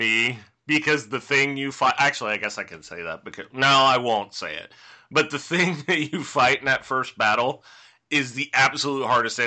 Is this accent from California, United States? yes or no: yes; California, United States; I can say, as a Californian, and I've never been to Boston